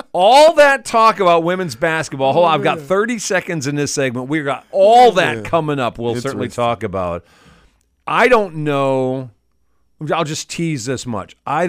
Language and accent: English; Milwaukee, Wisconsin, United States; I grew up in Milwaukee.